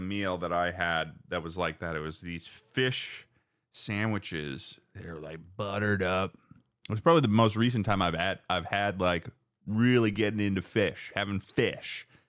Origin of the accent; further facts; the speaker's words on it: Massachusetts, United States; well, I'm from Massachusetts. I think I know a thing or two about fish and chips.